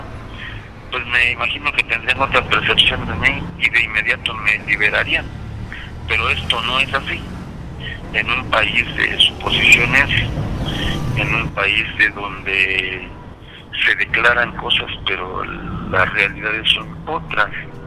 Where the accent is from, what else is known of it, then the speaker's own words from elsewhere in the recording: Oaxaca, Mexico; alejado de mi hogar, alejado de mi pueblo, simple y sencillamente porque el poder, a través de el poder, a través del sistema de justicia de Oaxaca, ha tenido el interés de que yo esté lejos de ellos